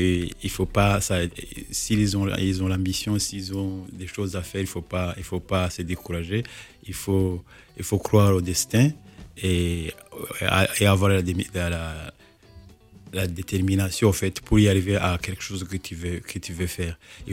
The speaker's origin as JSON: {"language": "French", "country": "Rwanda", "said": "la musique chez nous au Rwanda"}